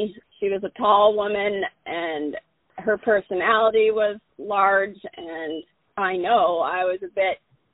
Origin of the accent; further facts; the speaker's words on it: Midwest, United States; because she lived on the East Coast and we were growing up in the Midwest.